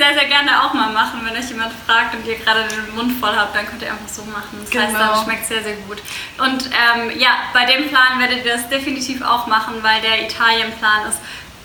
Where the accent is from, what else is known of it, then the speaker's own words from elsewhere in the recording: Baden-Württemberg, Germany; ich komme ja aus dem Schwabenländle.